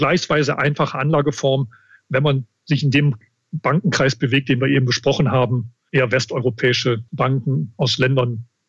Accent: Wuppertal, North Rhine-Westphalia, Germany; now in Munich, Germany; Ich glaube, man hört es auch am Sprachklang. Ich komme aus dem Rheinland, Bergischen Land, Wuppertal, Mettmann. Da war ich die meiste Zeit, jetzt seit 30 Jahren aber in München.

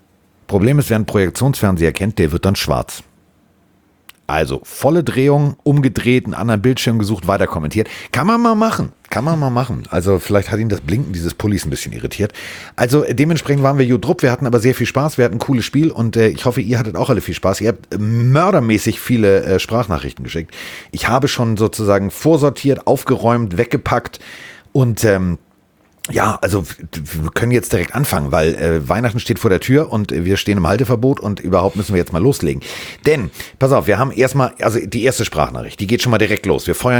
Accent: Northern Germany, Germany; Also für mich als Norddeutscher ist das ja mal abstrus.

